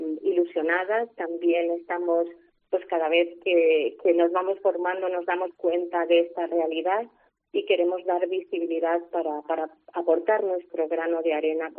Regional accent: Extremadura, Spain; somos cinco mujeres extremeñas

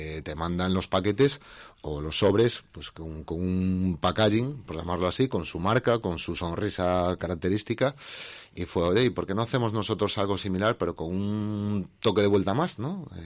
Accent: Galicia, Spain; Y como buenos gallegos nos gusta pues poner algún tipo de detalle.

